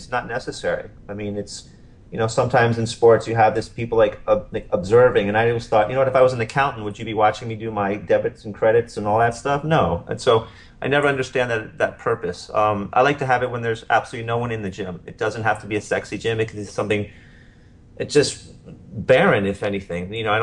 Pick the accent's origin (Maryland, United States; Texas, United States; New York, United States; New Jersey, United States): Maryland, United States; Potomac; Yeah, I grew up in Potomac, in Maryland.